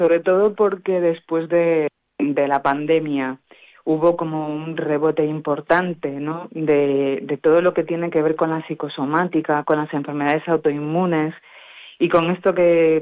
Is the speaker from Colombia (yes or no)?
no; Ferrol, Galicia, Spain; yo pues vengo de Ferrol, La Coruña, entonces pues es un largo trayecto recorriendo la península